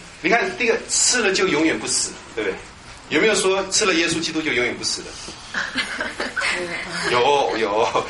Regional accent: China; 生命树，我们中国人也讲这个，我们很盼望长生不老的。

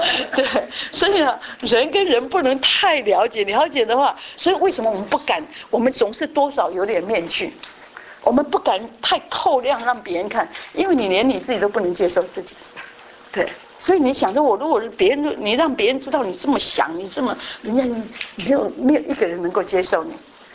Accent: Taiwan; 我们这种从台湾来的，那个从台湾那个民间宗教来的

